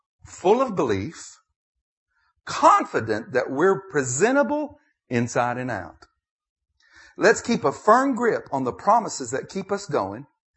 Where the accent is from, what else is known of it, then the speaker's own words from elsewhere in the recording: Nashville, Tennessee, United States; Y'all know I'm from Nashville.